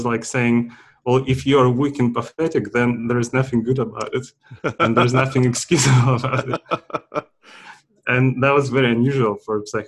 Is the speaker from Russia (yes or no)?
yes; Russia; I grew up in Russia and my family was not religious at all.